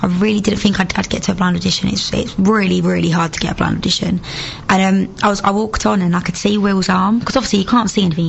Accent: Loughton, East of England, United Kingdom; I'm from Loughton.

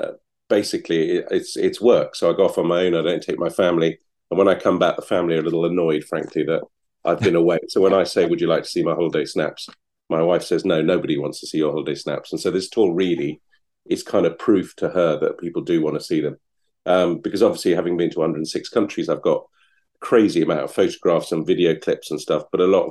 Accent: Lebanon; Well, I grew up in Lebanon, which was probably not your standard place to grow up.

